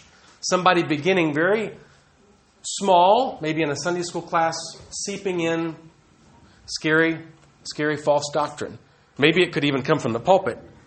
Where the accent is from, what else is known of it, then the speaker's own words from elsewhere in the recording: United States; now in Italy; I'm a believer from the States who've come to Italy to evangelize.